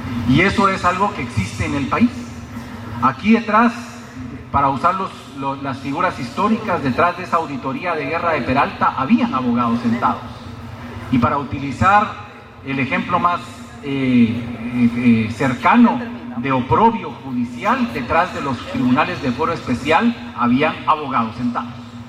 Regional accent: Guatemala; tenemos que también ser, como guatemaltecos, más exigentes para pedir resultados concretos.

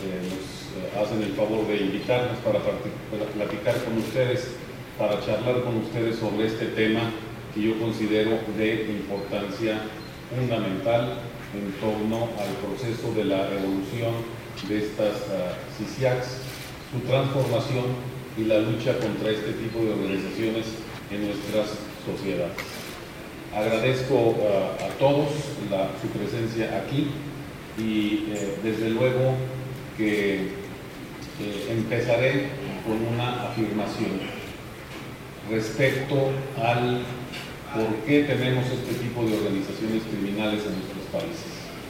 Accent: Mexico; Yo siempre digo que en mi país, en México, avanzamos hacia un tipo de feudalismo nuevo.

